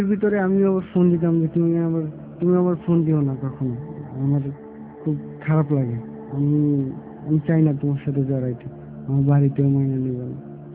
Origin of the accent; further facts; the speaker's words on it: Dhaka Division, Bangladesh; born there; রাজবাড়ী জেলায়।